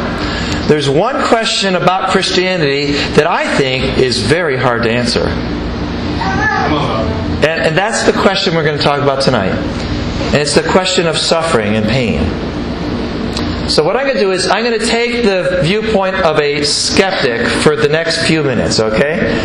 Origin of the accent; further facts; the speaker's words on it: United States; I'm an American.